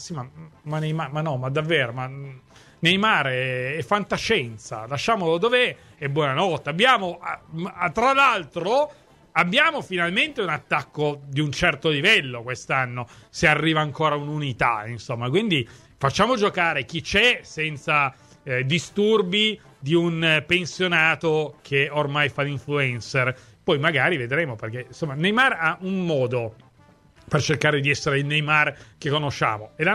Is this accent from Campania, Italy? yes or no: yes; Naples, Campania, Italy; Essendo io nato e vissuto a Napoli